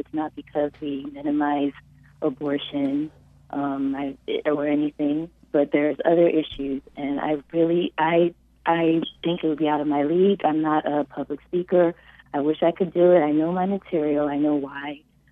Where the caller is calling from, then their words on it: Maryland, United States; And I'm calling from Maryland.